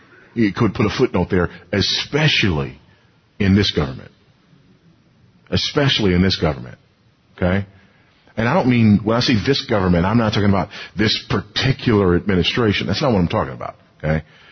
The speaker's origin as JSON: {"language": "English", "region": "California", "country": "United States", "tie": "born or raised there", "said": "Reason being, I did grow up in the South, in a different South. I grew up in Southern California."}